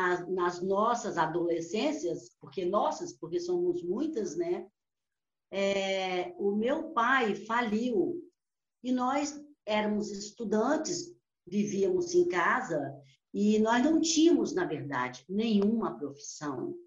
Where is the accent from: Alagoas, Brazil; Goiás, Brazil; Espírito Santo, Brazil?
Espírito Santo, Brazil; Vitória; also born or lived in Linhares / Itabuna; now in United States; Eu sou capixaba, eu sou de Vitória, Espírito Santo. Quer dizer, eu nasci em Linhares.